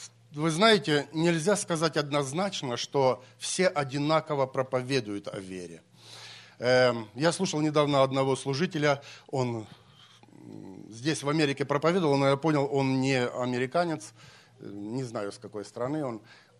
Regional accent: Ukraine; now in United States; Ну и моим тоже, я еще украинец. Пытался стать гражданином Америки, но почему-то не получилась возможность.

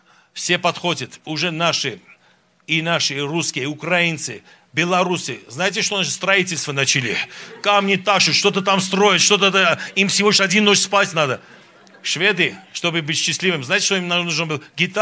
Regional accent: Armenia; Мы армяне, знаете, мы какие? Мы солнце не очень любим.

